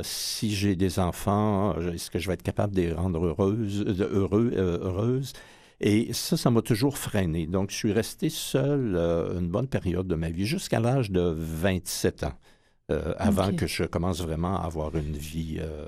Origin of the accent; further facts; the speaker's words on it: Thetford Mines, Quebec, Canada; Moi, je suis né à Thetford Mines, la ville minière dans les cantons de l'Est, où maintenant on bannit l'amiante, mais je suis né là, j'ai été élevé là.